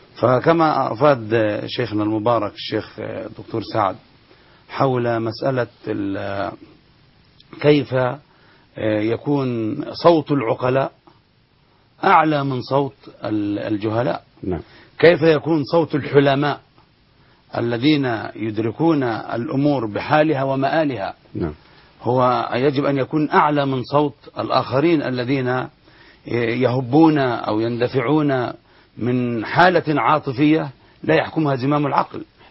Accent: Egypt; ويوجد من ينفخ في الشيء القليل حتى كما يقال عندنا في مصر حتى تصير الحبة قبة

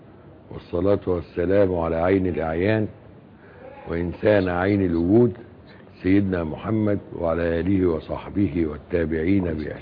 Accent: Egypt; نحن مصريين تحت علم مصر، شعب واحد يحب هذه البلد

